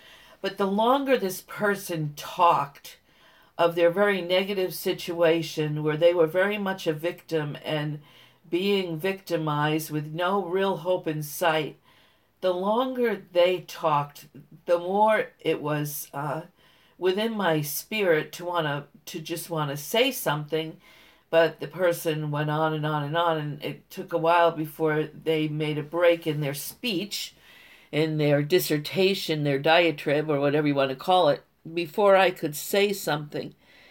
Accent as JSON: {"language": "English", "town": "Windsor", "region": "Connecticut", "country": "United States", "said": "I'm coming from Windsor, Connecticut, and I just want to share a little bit what the Lord's quickening to me today"}